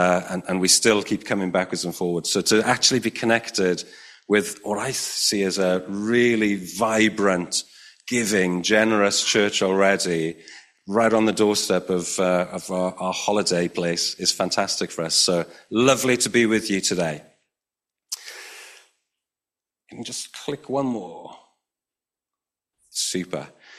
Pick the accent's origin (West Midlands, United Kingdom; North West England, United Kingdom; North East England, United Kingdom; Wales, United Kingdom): Wales, United Kingdom; Hirwaun; born there; accent: Welsh; I'm still very proudly Welsh. I was born in Hirwaun, which is just up the road. If you're really from Hirwaun, you don't call it Hirwaun. Of course, it's Irwin, which is terrible.